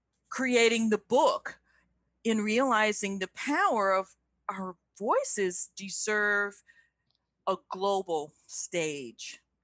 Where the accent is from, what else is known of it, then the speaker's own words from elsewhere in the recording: Riverside, California, United States; Come to think of it, in my hometown of Riverside, California, one of my classmates was, she had a seizure.